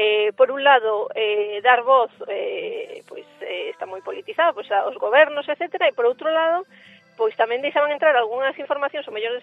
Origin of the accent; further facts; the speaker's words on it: Galicia, Spain; a nosa sabedoría popular como galegos non coincidía co que se estaba publicando